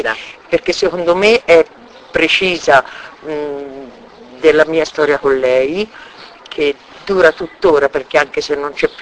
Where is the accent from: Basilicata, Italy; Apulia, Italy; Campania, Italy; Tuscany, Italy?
Tuscany, Italy; Massa Marittima; born there; Io sono nata a Massa Marittima